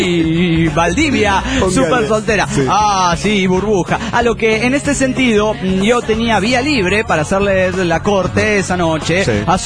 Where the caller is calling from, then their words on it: Potosí, Bolivia; de Potosí, Bolivia.